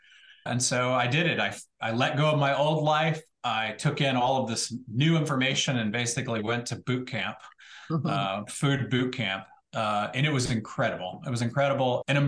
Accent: Texas, United States; because I come from Texas.

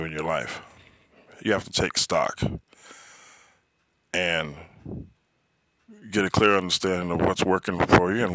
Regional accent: Miami, Florida, United States; And what was comfortable and familiar to me at that time was being back in my hometown of Miami, leaving everything and everyone I had known.

